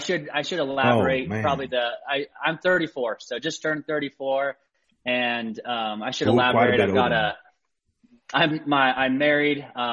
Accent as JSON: {"language": "English", "region": "Utah", "country": "United States", "tie": "born or raised there", "said": "I grew up here in Utah, started hunting from an early age."}